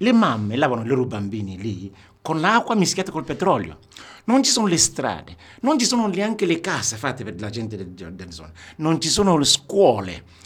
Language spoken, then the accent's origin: Italian; Niger Delta, Nigeria; Italian is a second language; Le posso dare un esempio di quello che è il mio paese